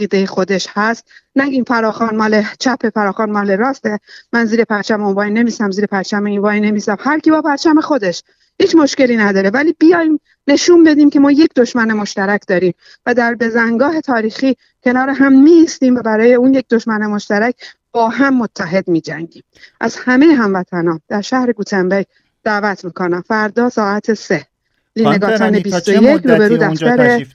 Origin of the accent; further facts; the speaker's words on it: Iran; به عنوان یک ایرانی، باعث افتخارمه